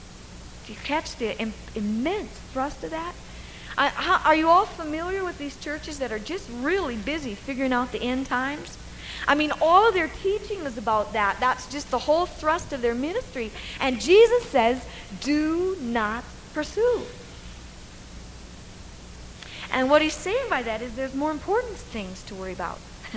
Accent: Midwest, United States; I grew up in the Midwest. Some of you are from the Midwest.

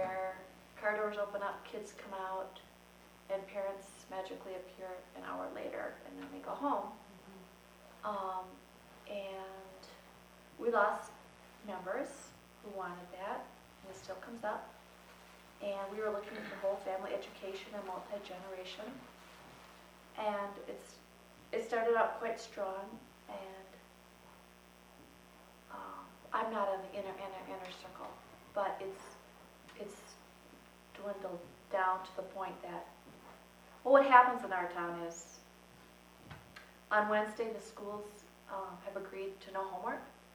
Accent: Chippewa Falls, Wisconsin, United States; Well, I'm from Chippewa Falls, Wisconsin. That's 90 miles east of the Twin Cities.

